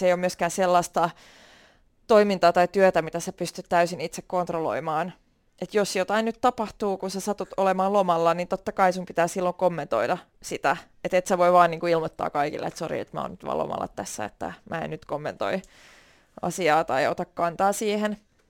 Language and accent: Finnish; Turku, Southwest Finland, Finland; mä olen sellainen tyypillinen turkulainen, joka on syntynyt täällä ja sitten ei ole lähtenyt ikinä mihinkään.